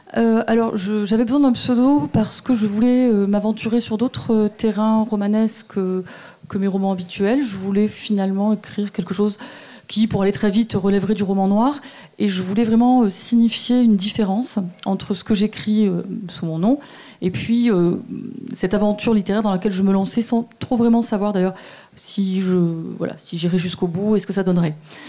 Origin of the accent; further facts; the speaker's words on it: Marseille, Provence-Alpes-Côte d'Azur, France; Oui, je suis née à Marseille, j'y ai vécu 23 ans.